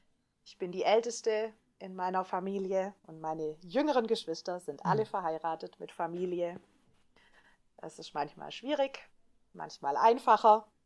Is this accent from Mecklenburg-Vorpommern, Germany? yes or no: no; Baden-Württemberg, Germany; accent: Swabian; Ja, ich komme aus dem Schwabeländle, wie man sicher hört. Ich kann versuchen, Hochdeutsch zu reden, aber es wird immer wieder durchdringen.